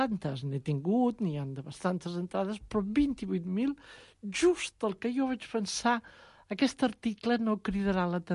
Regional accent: Arenys de Mar, Catalonia, Spain; now in Barcelona, Spain

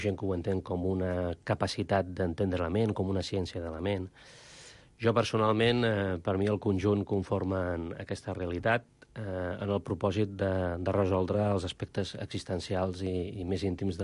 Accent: Catalonia, Spain; soc nascut a Catalunya, soc català, i per tant, la meva formació de naixement és amb una base cristiana, no? I jo m'he desenvolupat pràcticament fins als 15 anys amb aquesta moral

